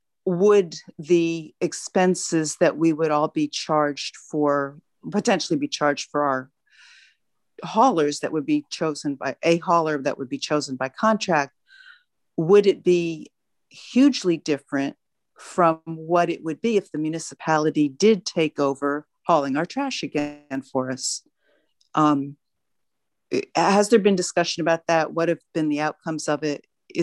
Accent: New Jersey, United States; now in Pennsylvania, United States; I mean, that's how I grew up, albeit in Jersey, but where I grew up in New Jersey, they still do that.

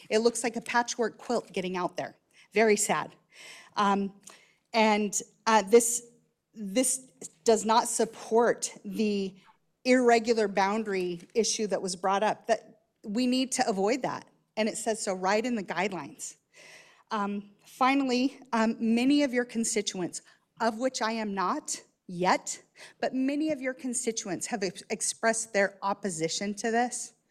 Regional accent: Royal City, Washington, United States; also born or lived in Othello; I'm from Royal City, Washington. I was born in Othello many years ago.

